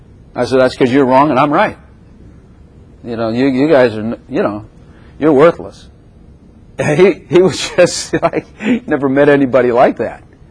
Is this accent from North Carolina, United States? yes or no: no; Chicago, Illinois, United States; And I remember when I was from the Chicago area, Yankee land, I remember coming down south